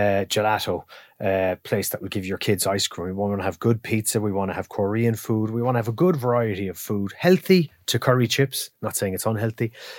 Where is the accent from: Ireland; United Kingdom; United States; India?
Ireland; Being Irish.